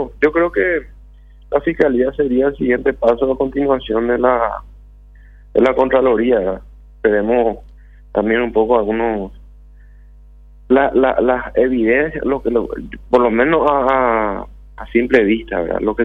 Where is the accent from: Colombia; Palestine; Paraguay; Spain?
Paraguay; Somos paraguayos y tenemos que creer en las instituciones